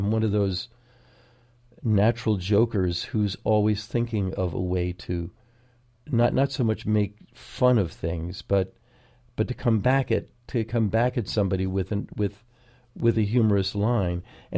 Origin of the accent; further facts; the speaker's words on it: New Jersey, United States; So I'm saying fucking because I'm from New Jersey, that's where all this happened anyway.